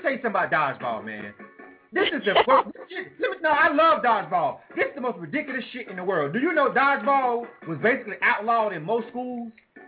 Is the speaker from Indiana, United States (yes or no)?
no; Panama City, Florida, United States; I'm from a small town. I'm from Panama City, Florida.